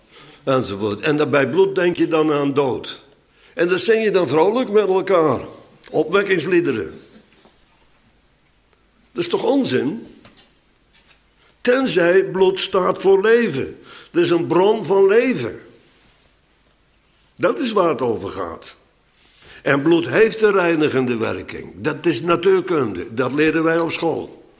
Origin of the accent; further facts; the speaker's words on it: Bodegraven, South Holland, Netherlands; Ik zie nog bij ons in Bodegraven, in het huis waarin ik min of meer ben opgegroeid, in die gang van 12,5 meter met marmeren tegels